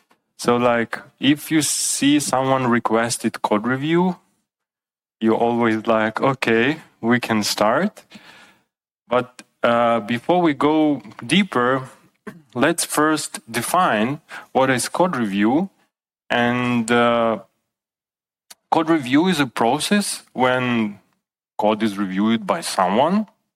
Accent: Ukraine; now in Vienna, Austria; I'm originally from Ukraine, but currently living in beautiful city Vienna in Austria.

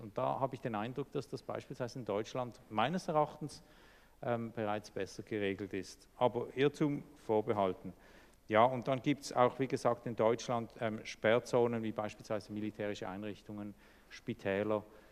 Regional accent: Switzerland; Bei uns in der Schweiz sind es 24 Menschen

